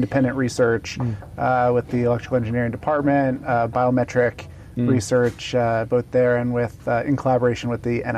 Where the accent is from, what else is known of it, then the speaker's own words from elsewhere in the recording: Kansas City, Missouri, United States; So I grew up in Kansas City, lived there my whole life, and then in eighth grade decided, hey, I want to go to the Naval Academy.